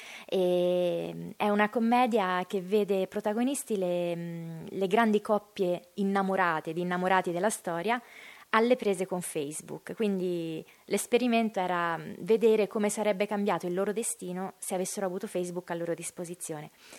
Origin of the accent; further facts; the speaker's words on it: Osimo, Marche, Italy; Sono marchigiana, provincia di Ancona, Osimo per la prima.